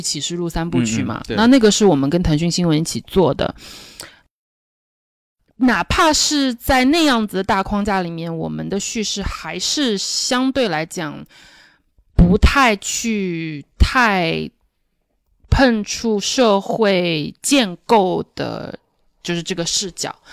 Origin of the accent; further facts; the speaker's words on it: Shanghai, China; 我本身是土生土长的上海人。